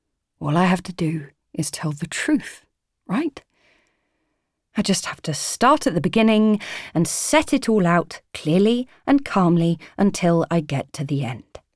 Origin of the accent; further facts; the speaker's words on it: England, United Kingdom